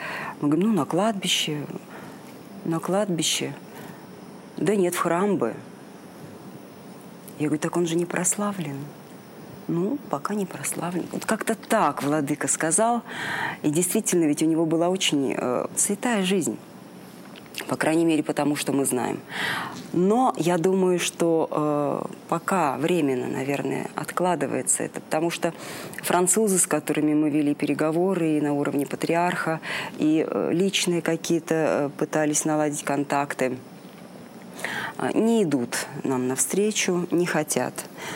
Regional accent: Irkutsk, Irkutsk Oblast, Russia; тем более, что мои родители, и я родом из Иркутска, мы все продали, что у нас там было, и построили в Липовке рядом с храмом домик.

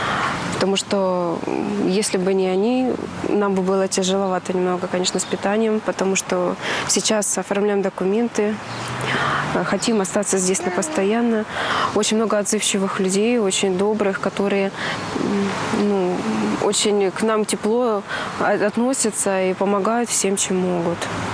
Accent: Kuchaevsk, Donetsk Oblast, Ukraine; moved away; Мы приехали всей семьей из Донецкой области, города Кучаевск.

